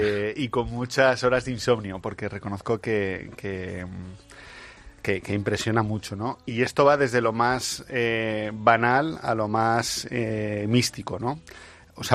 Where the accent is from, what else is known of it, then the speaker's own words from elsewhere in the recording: Valladolid, Castile and León, Spain; yo que vengo de Valladolid, hay pueblos de Castilla mucho más pequeños